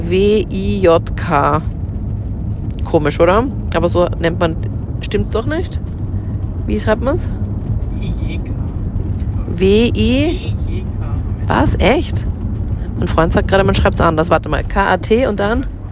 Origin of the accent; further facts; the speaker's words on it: Linz, Upper Austria, Austria; weil das hat mich sehr an meine Heimatstadt Linz erinnert.